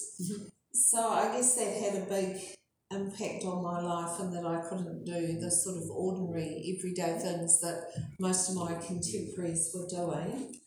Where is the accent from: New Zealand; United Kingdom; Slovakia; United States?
New Zealand; Blenheim, Marlborough; also born or lived in Hawera / Gawler; I was born in Hawara in Taranaki, then moved at the age of two to Blenheim, where I did most of my primary school years, then moved with my family to Gawler, finished off my high school years there